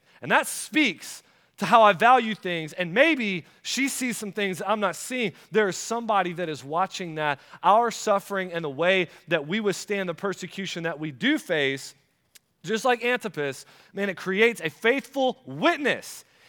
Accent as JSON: {"language": "English", "region": "Florida", "country": "United States", "said": "It was a Friday, which I'm from Florida, y'all."}